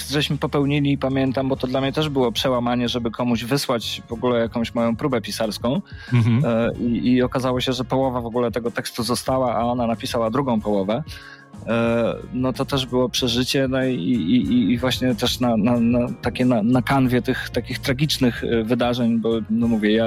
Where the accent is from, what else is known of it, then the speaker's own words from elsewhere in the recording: Płock, Masovian Voivodeship, Poland; bo ja pochodzę z Płocka